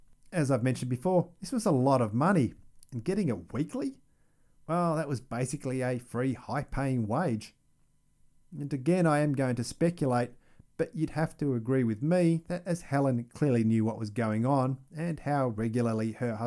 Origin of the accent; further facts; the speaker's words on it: Australia; Being Australian, we drink for a living